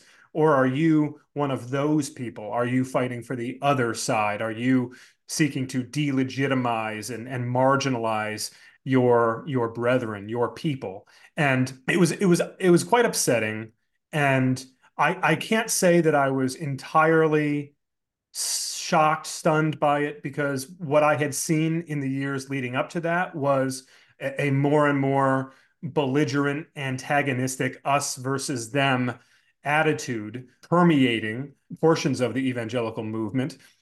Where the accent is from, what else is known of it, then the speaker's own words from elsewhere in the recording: Brighton, Michigan, United States; family had moved a few times, and we wound up settling in a suburb of Detroit. Brighton, Michigan was my hometown.